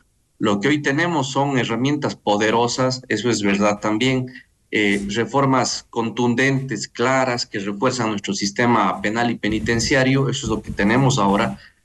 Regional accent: Ecuador; lo hablo como un ecuatoriano más

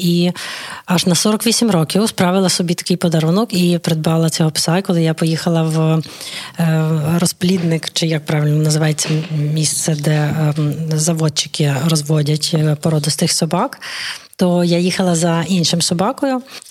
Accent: Lviv, Lviv Oblast, Ukraine; Місті – це моє рідне місто Львів, і я повернулася, оскільки досить складно все було організовувати дистанційно.

